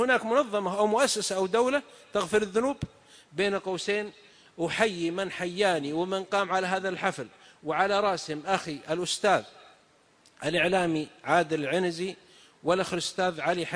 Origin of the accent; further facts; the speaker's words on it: southern Saudi Arabia, Saudi Arabia; عندنا من السعوديه من الجنوب، واحد من جماعتنا من قبيلتنا